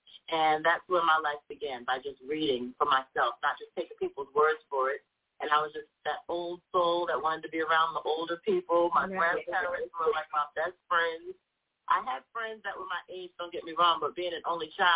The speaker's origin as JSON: {"language": "English", "region": "New Jersey", "country": "United States", "tie": "born or raised there", "said": "Well, I am definitely from … born and raised in New Jersey."}